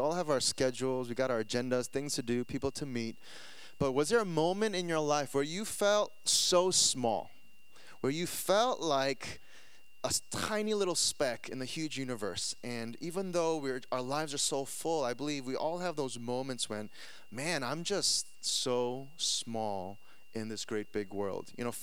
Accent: New York, United States; Like, I grew up in New York, but I never been to Texas before, never been to Austin, never been to this church.

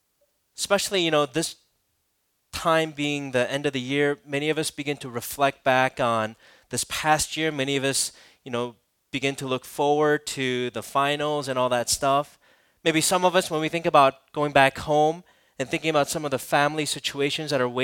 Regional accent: South Korea; When I grew up in Korea, you know, all of us would gather together at my aunt's house

